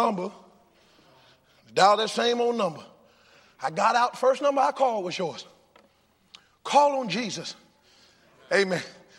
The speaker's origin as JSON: {"language": "English", "region": "Virginia", "country": "United States", "said": "I'm from Northern Virginia."}